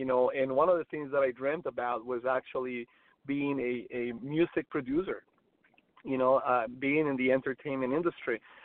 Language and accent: English; Colombia; I came from a very humble crib. I was born and raised in Colombia, in South America.